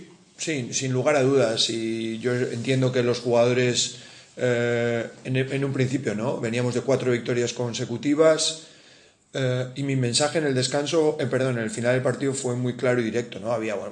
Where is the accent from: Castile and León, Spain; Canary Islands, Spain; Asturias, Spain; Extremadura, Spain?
Castile and León, Spain; Valladolid; como vallisoletano y como amante del baloncesto